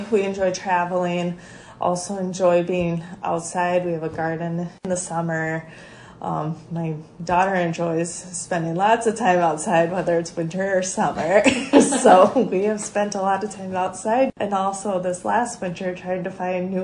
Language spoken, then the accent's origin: English; Wisconsin, United States; now in Huron, United States; So I claim Wisconsin, because before that I was an Army kid, so lots of moves prior.